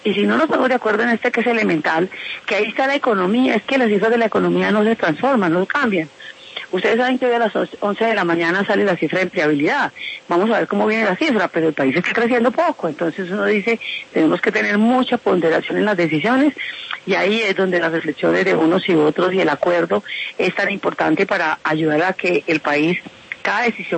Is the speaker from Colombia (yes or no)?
yes; Colombia; Yo me siento muy orgullosa como colombiana